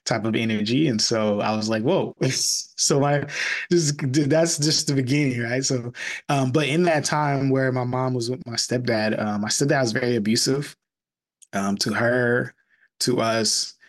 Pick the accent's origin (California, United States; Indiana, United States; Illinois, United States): Indiana, United States; Fort Wayne; He was a city councilman in my hometown, Fort Wayne, Indiana, for many, many years.